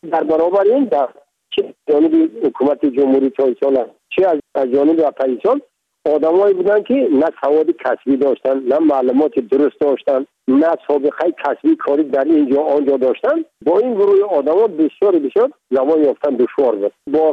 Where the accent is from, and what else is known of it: Tajikistan; first language Tajik